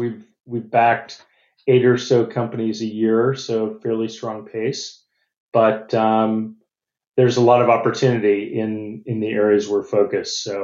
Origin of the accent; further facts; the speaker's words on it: United States; moved away as an adult; now in Australia; You probably hear from my accent, I'm not Australian. I'm originally from the U.S., but I did move here about 25 years ago